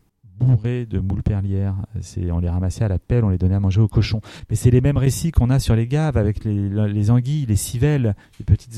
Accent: Centre-Val de Loire, France; J'ai grandi en Eure-et-Loir, quand j'étais enfant, il y avait des perdrix, il y avait des vanneaux, il y avait des lièvres.

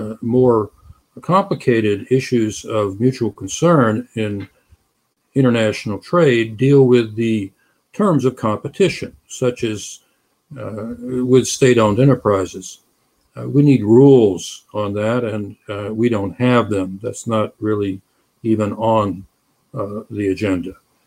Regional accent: Florida, United States; It's 90% of the economy in my home state of Florida, from which I'm speaking now.

